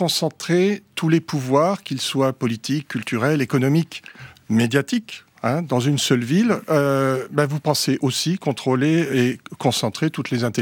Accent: Montbéliard, Bourgogne-Franche-Comté, France; now in Paris, France; j'habite Paris, je suis de Montbéliard, mais j'habite Paris. Étant à Paris depuis quelques années

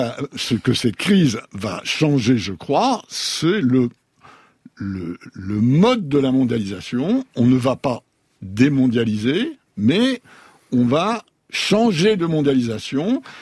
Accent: France; Je suis français et européen

